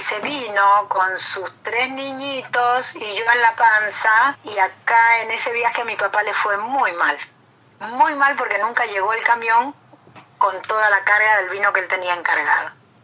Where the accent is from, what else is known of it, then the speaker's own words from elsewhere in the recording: Mendoza, Argentina; also born or lived in Quilmes; Me crié en Mendoza, me formé en Mendoza intelectualmente y tuve mis primeras experiencias afectivas y de relaciones humanas, todas en Mendoza.